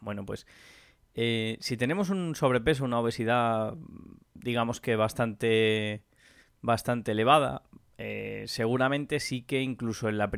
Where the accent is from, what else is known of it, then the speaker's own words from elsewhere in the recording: Granada, Andalusia, Spain; now in León, Spain; Yo soy de León, bueno, vivo en León y realmente soy de Granada, aunque no lo parezca.